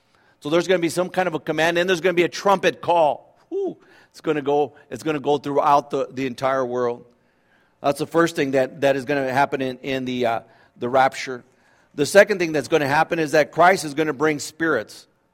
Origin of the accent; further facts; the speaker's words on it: California, United States; You know, I grew up in the Central California